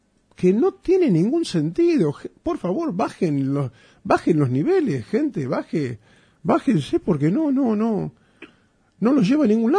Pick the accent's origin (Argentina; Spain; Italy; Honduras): Argentina; porque somos contradictorios los argentinos